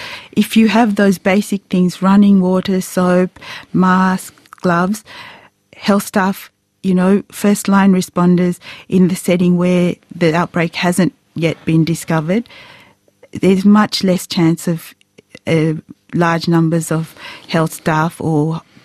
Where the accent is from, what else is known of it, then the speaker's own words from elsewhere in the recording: Canberra, Australian Capital Territory, Australia; I grew up in Canberra